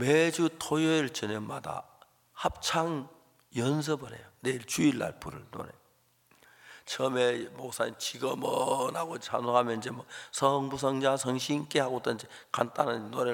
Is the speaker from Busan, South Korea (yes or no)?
no; Seonsan, North Gyeongsang, South Korea; 경북 선산에 저희 고향 교회가 있었는데